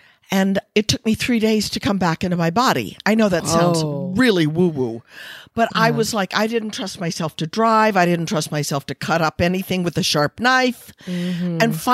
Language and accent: English; Midwest, United States; You know, I'm from the Midwest, and you have to show me, and my critical mind is always going, yeah, right.